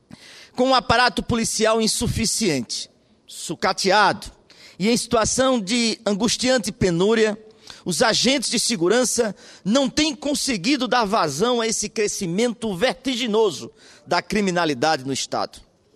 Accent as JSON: {"language": "Portuguese", "region": "Paraíba", "country": "Brazil", "said": "Como paraibano, senhor presidente"}